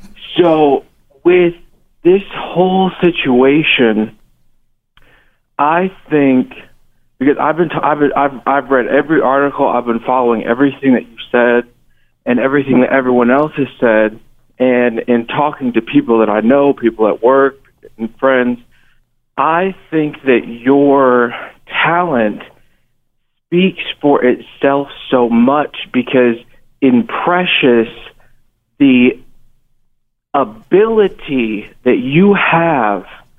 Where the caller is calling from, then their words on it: Missouri, United States; calling from Missouri.